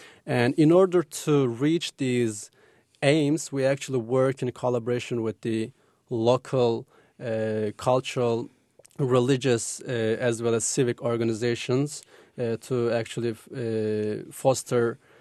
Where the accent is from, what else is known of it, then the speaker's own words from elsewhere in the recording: Afyonkarahisar, Turkey; I'm from a small city called Afyonkarahisar, which is which literally translates into English as the Black Fortress of the Opium.